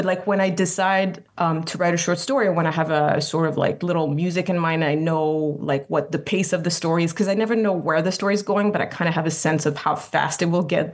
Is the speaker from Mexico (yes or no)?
no; France; first language French; English is a second language; now in Chicago, United States; I started writing in French, which is my mother tongue. And I grew up in France. So I wrote a couple novels in French, and then I moved to Chicago to the United States about 15 years ago